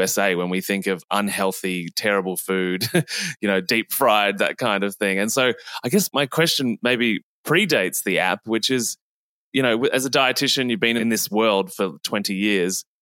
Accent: Australia; to me, being an Australian

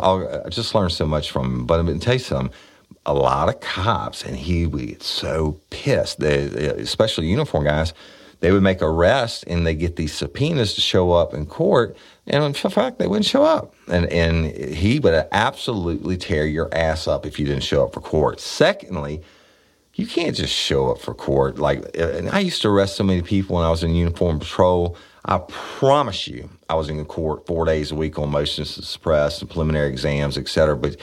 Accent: United States; Okay, cool. I'm an American. I'm proud of it.

